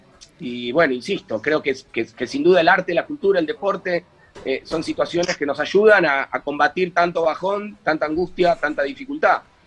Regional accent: Ramos Mejía, Buenos Aires Province, Argentina; born there; Yo nací en Ramos Mejía y bueno, hoy vivo en el Gran Buenos Aires.

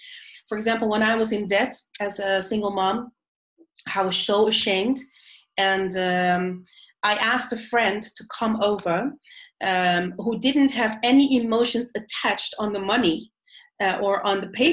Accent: Netherlands; I'm from Holland, and Dutch people are known to be very direct and can be, you know, be perceived as rude, actually.

